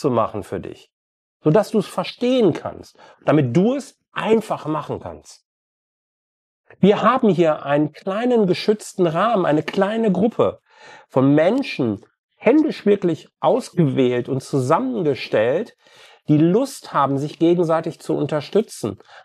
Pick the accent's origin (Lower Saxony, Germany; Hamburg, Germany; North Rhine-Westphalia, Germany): North Rhine-Westphalia, Germany; Ich komme aus dem Ruhrgebiet, da sagt man das zumindest so.